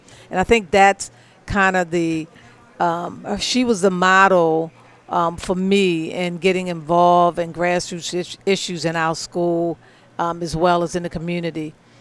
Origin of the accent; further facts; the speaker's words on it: Baltimore, Maryland, United States; So I grew up in West Baltimore. I'm a product of Baltimore City Public Schools.